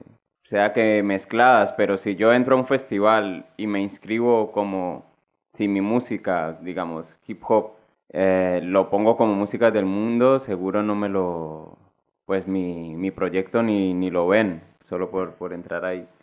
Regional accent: Colombia; otra cosa vendría siendo soy de Colombia, una industria en Colombia o una industria en España

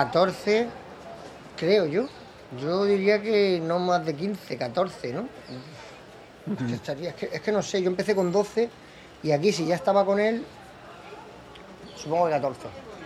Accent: Cornellà, Catalonia, Spain; Porque yo soy de San Ildefonso, aunque pertenece a Cornellá

